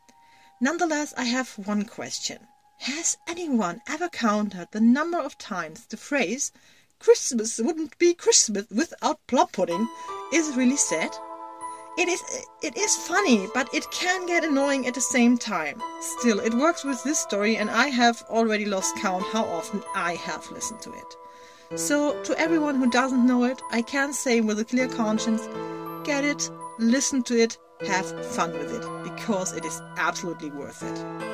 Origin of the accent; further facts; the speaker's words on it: Germany; English is a second language; I'm from Germany, so not so far off from the UK.